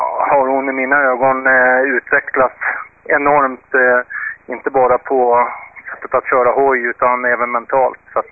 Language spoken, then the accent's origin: Swedish; Enköping, Uppsala County, Sweden; hemma i Enköping när våren nu har kommit riktigt